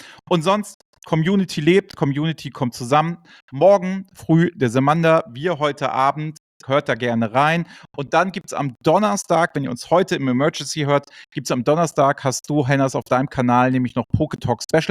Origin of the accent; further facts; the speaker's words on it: Hamburg, Germany; die 25 Euro mir als Hamburger waren sie definitiv nicht zu viel